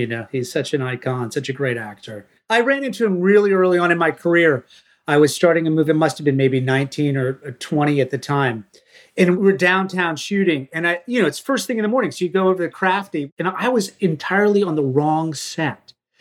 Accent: Maine, United States; You know, growing up in Maine, you never went in swimming. You'd go boating, you'd do some stuff, but as kids, just so damn cold, you didn't grow up doing it.

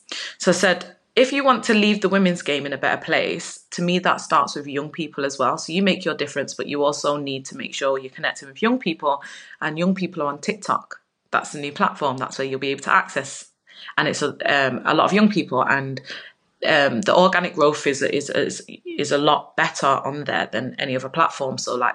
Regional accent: Old Trafford, North West England, United Kingdom; I grew up in Old Trafford. The 99 parade went past my house.

